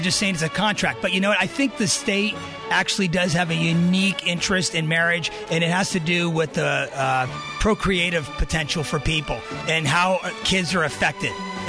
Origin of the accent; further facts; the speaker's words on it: Pennsylvania, United States; at first when I came here, I was from Pennsylvania. We didn't have this prop system.